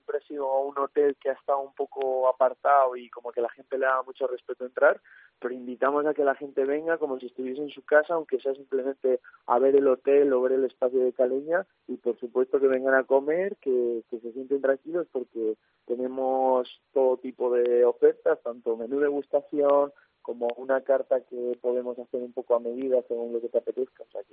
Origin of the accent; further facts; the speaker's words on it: Tudela de Duero, Castile and León, Spain; yo que soy de Tudela de Duero, de la zona de la Ribera, pues es un plato que me he criado con él